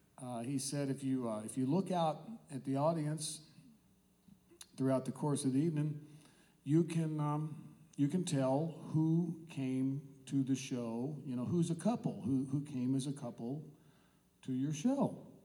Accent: Bowling Green, Kentucky, United States; I grew up in Bowling Green, Kentucky.

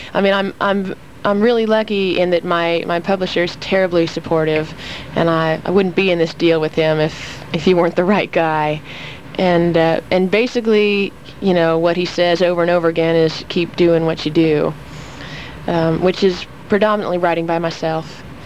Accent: Los Angeles, California, United States; also born or lived in New York; now in Nashville, United States; But also, I'd lived in Los Angeles. You know, I grew up there. Actually, I was born in New York, and I'd visited there since.

